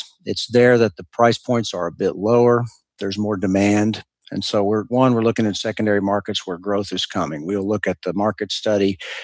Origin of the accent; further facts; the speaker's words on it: Austin, Texas, United States; I grew up here in Austin, and 30 years ago, we were excited when Austin got mentioned in a national newspaper.